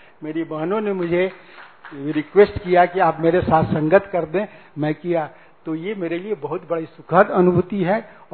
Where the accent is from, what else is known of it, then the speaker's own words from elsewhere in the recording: Motihari, Bihar, India; मैं मोतिहारी बिहार से हूँ